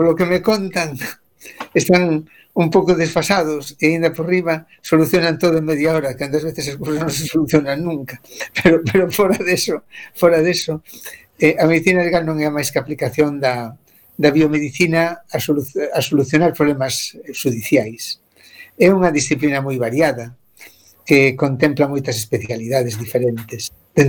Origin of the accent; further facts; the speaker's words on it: Santa Comba, Galicia, Spain; eu son de Santa Comba.